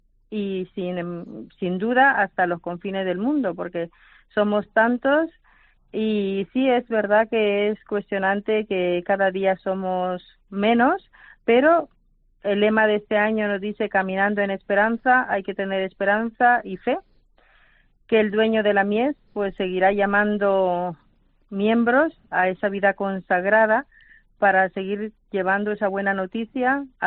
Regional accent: El Salvador; now in Spain; Llevo en España desde el año 1994, yo soy salvadoreña

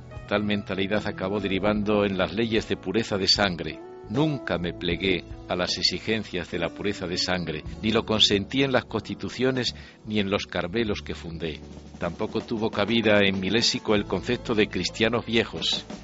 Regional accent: Ávila, Castile and León, Spain; Nací en Ávila, una ciudad instalada en lo alto de la meseta castellana y por tanto adusta y fría, ceñida por el cinturón de sus murallas medievales. Pasé un tercio de mi vida dentro de los muros de la ciudad.

